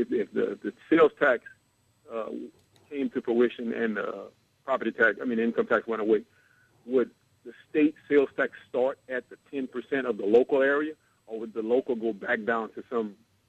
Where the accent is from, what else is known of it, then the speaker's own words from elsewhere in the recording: Louisiana, United States; I'm from San Andreas Parish. We're right now right at 10% on the sales tax.